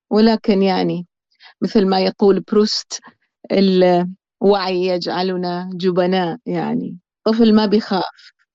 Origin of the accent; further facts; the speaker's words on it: Basra, Basra Governorate, Iraq; also born or lived in Baghdad / Amman; now in Copenhagen, Denmark; فإحنا طلعنا من البصرة إلى بغداد لفترة، ومن فترة ومن بغداد إلى عمان، واستقرينا لفترة،